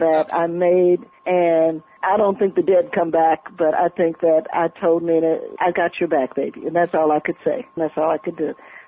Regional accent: United States; You know, I'm an American.

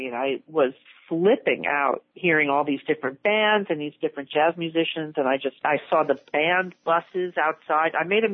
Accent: Yonkers, New York, United States; Life growing up was pretty great for me. I was lucky in that I lived right outside of Manhattan, and my father was very supportive.

